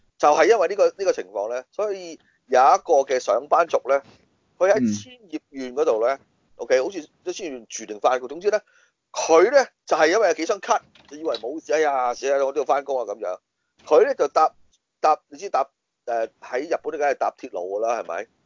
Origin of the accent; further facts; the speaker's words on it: Hong Kong; 我哋香港咧，我最擔心嚟緊呢幾個月咧。